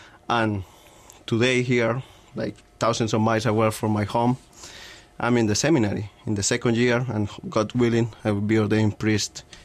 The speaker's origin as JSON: {"language": "English", "country": "Colombia", "tie": "born or raised there", "lives_now": "Milwaukee, United States", "said": "I come from Colombia. I grew up in South America, Colombia. I went to Catholic grade school."}